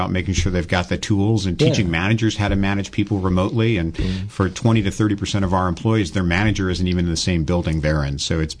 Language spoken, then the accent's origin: English; Brooklyn, New York, United States; also born or lived in California; Long ago and far away, I'm from Brooklyn, Mark.